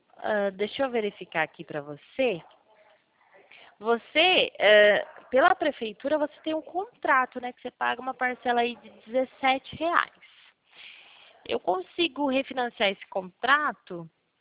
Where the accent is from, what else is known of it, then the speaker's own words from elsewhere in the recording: Pirassununga, São Paulo, Brazil; Aqui em São Paulo, no estado de São Paulo, eu sou de Pirassununga